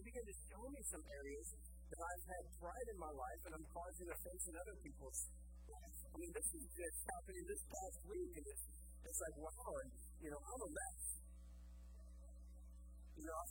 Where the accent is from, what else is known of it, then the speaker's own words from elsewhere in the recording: United States; So many people think because I'm an American, I'm a Christian.